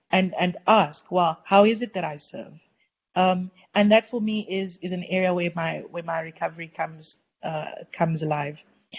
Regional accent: South Africa; accent: South African; I hope that my accent wasn't too contrary or too South African, too Boerewors-y.

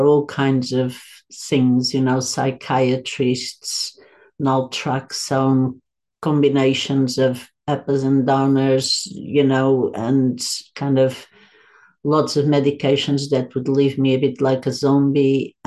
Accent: Lisbon, Portugal; And that was back in Portugal, in my home country. So I'm from the capital, Lisbon

